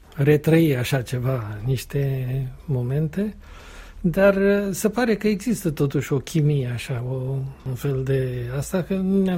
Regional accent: Teleorman, Romania; born there; Eu m-am născut în județul Telorman.

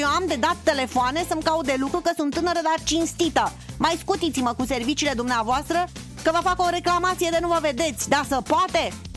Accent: Romania; eu sunt româncă, dar sunt cinstită

